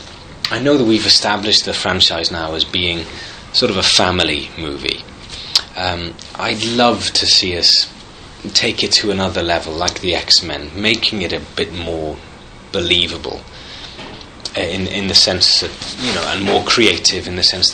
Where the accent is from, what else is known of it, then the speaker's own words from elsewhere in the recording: United Kingdom; now in United States; I'm a British guy living in America